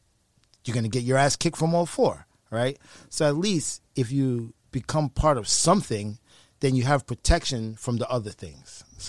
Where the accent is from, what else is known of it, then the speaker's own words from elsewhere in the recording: Brooklyn, New York, United States; Originally, Brooklyn, New York.